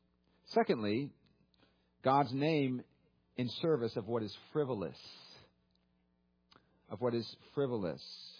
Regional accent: California, United States; now in US South; I grew up in California, but the one I learned when I moved to the South was gall dern.

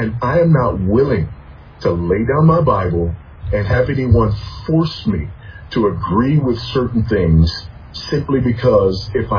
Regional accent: United States; I'm also an American who, as an expat in a foreign country, I've been to dozens of countries in the world

